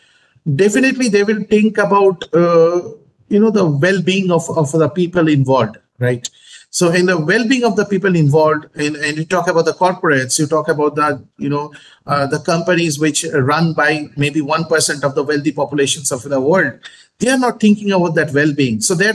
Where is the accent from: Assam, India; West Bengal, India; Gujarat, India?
West Bengal, India; Kolkata; English is a second language; I'm from Kolkata